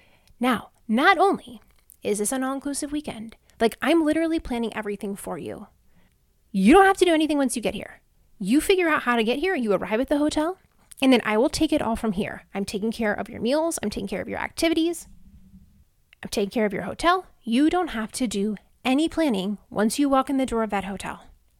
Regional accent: Midwest, United States; now in Houston, United States; I know I grew up in the Midwest, but I've been here longer now, so this is now my hometown, sort of.

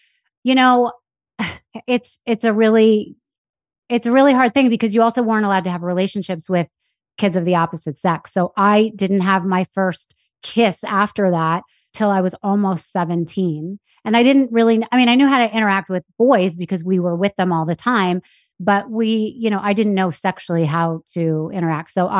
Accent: New York City, New York, United States; We're from New York City. We're not sheltered people.

